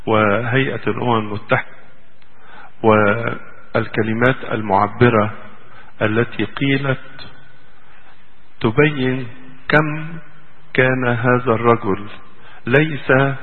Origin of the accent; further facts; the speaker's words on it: Egypt; ليس قلوبنا كمصريين، ولكن قلوب كل العالم